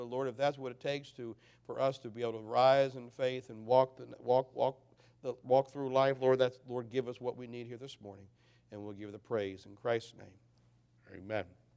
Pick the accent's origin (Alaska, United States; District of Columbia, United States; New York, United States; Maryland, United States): Maryland, United States; Hampstead; We grew up in Hampstead, Manchester, Maryland area, and they had the Manchester pool, and they'd give swimming lessons, and we went up and took swimming lessons.